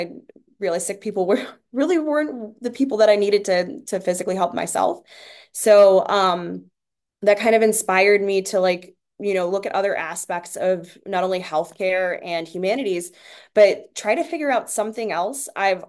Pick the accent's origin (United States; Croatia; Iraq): United States; Youngstown, Ohio; born or raised there